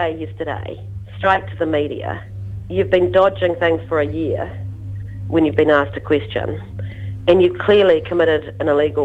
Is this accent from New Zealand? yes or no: yes; New Zealand; But as a New Zealander, I think that you have to have, you know, trust and confidence in your government